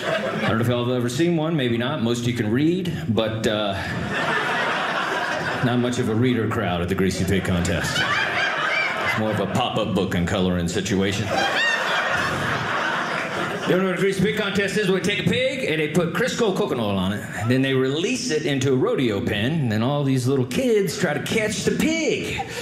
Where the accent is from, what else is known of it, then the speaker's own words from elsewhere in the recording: Texas, United States; I like Utah. This is fun. I'm actually from Texas.